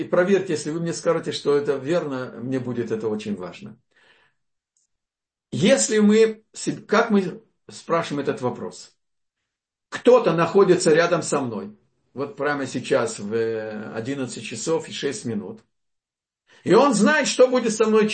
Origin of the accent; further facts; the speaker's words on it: Vilnius, Vilnius County, Lithuania; Я из Литвы, из Вильнюса, родился в Вильнюсе, да?